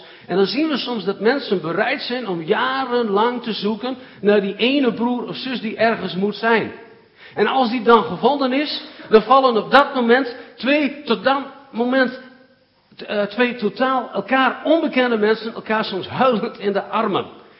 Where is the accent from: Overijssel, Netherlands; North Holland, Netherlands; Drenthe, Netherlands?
Drenthe, Netherlands; Valthermond; Ik kom uit Valthermond. Ik woon in Valthermond